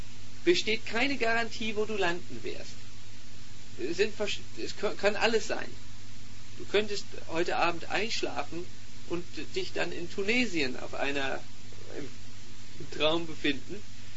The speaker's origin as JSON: {"language": "German", "country": "Switzerland", "said": "So, für uns als Schweizer ist es so, dass eine natürliche Gesprächsentfernung vielleicht 1,08 Meter betragen sollte."}